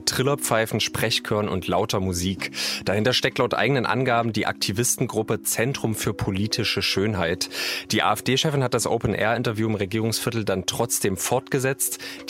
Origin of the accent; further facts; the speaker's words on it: Halle, Saxony-Anhalt, Germany; In meiner Heimatstadt Halle gibt es immer einmal im Jahr das Laternenfest im August.